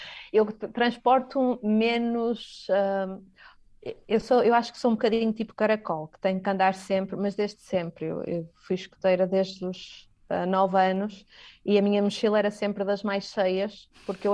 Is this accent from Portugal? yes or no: yes; Portugal; moved away; also born or lived in Timor-Leste